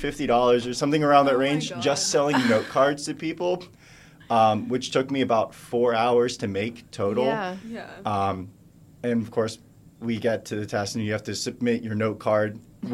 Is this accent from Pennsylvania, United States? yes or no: yes; Pittsburgh, Pennsylvania, United States; But I'm from Pittsburgh.